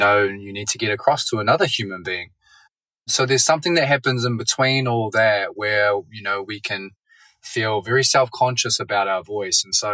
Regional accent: New Zealand; He uri au no Ngāti Raukawa ki te Tonga. … I am hail from New Zealand, here to visit my auntie

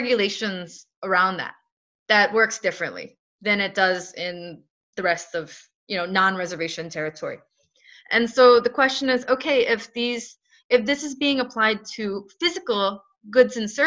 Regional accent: New York, United States; So my mother and I, we are enrolled Senecas from the Seneca Nation of Indians, which is upstate New York.

